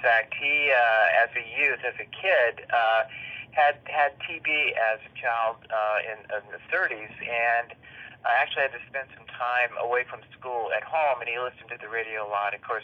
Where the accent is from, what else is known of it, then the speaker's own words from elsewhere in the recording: San Jose, California, United States; born there; Actually, I was born in Southern California, in San Jose, California, while my dad was broadcasting the … Pebble Beach Golf Tournament for national radio actually at that time